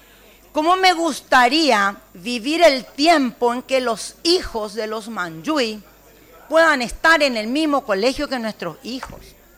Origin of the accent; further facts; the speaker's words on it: Paraguay; diciendo nosotros somos paraguayos